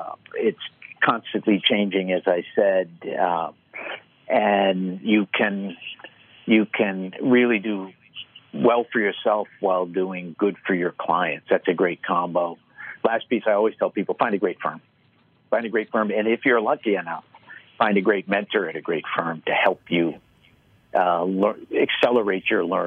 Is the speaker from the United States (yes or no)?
yes; Boston, Massachusetts, United States; But I grew up in Boston.